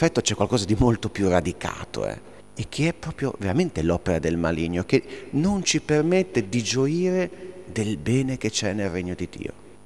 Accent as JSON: {"language": "Italian", "region": "Liguria", "country": "Italy", "said": "siamo liguri"}